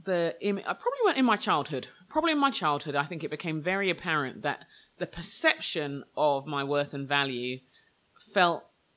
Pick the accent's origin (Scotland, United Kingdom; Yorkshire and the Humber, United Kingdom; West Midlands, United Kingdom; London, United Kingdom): London, United Kingdom; 7 years old, in the 80s in London, Nigerian background. I'm Nigerian background, but I'm born in London.